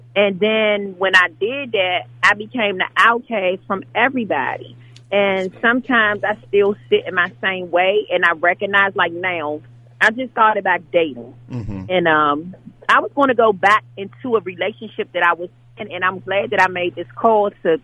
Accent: Washington, District of Columbia, United States; now in Montgomery County, United States; I live in Montgomery County now, but I grew up in Washington, D.C., Southeast.

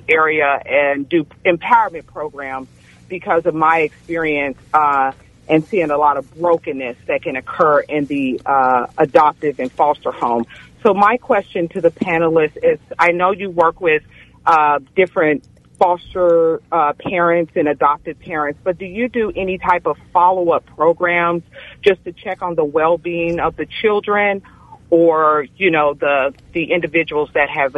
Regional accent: Oklahoma, United States; I am a product of foster care. I was raised in Oklahoma originally.

